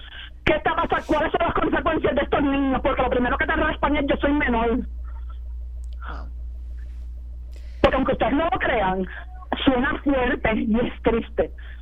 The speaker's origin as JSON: {"language": "Spanish", "country": "Puerto Rico", "said": "yo estoy casi segura, como madre, como puertorriqueña"}